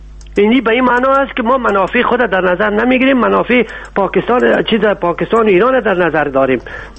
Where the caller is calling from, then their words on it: Germany; از آلمان هستم.